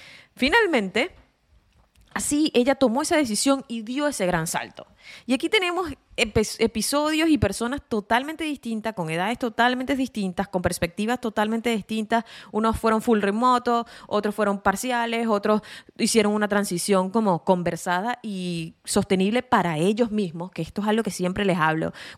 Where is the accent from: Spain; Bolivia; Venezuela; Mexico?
Venezuela; moved away as an adult; he comenzado desde cero 4 veces en 3 países distintos. Por motivos personales y familiares, salí de Venezuela hace más de 12 años.